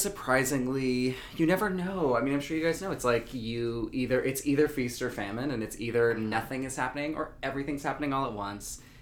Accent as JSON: {"language": "English", "region": "North Carolina", "country": "United States", "said": "Yeah, I mean, I'm from North Carolina and near Asheville."}